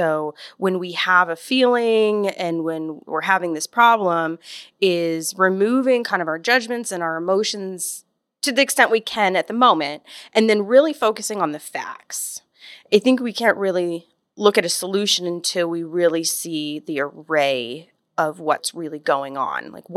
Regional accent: Gakona, Alaska, United States; Originally, I grew up in Gakona, Alaska.

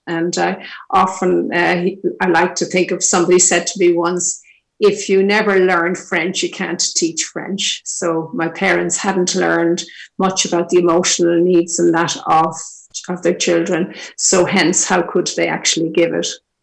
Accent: Dublin, Leinster, Ireland; now in Kilkenny, Ireland; I'm the second eldest of five children, and I was born and reared in Dublin, living here in Kilkenny for the past 12 years in rural Ireland, a complete contrast.

